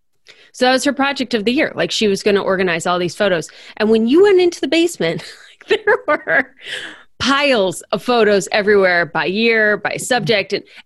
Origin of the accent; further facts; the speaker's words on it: Midwest, United States; being children of multi-generational entrepreneurs on both sides, growing up in the Midwest.